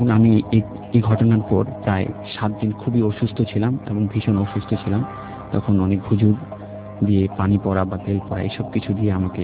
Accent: Dhaka, Dhaka Division, Bangladesh; born or raised there

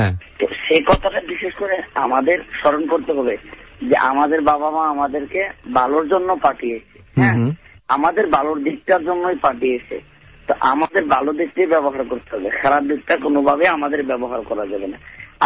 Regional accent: Kishoreganj, Dhaka Division, Bangladesh; now in Chittagong, Bangladesh; আমার দেশের বাড়ি কিশোরগঞ্জ।

